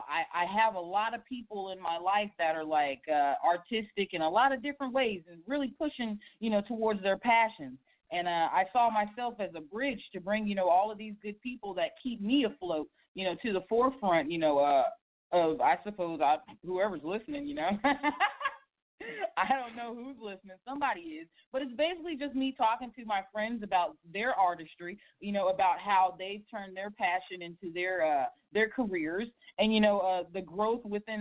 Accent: Durham, North Carolina, United States; I came from Durham, North Carolina, Bull City all day, baby.

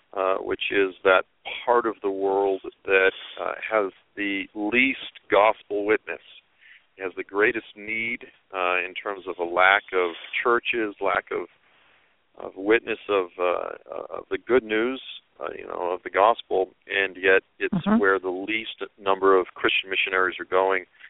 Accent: Massachusetts, United States; And I grew up on the South Shore, Massachusetts, South Boston area.

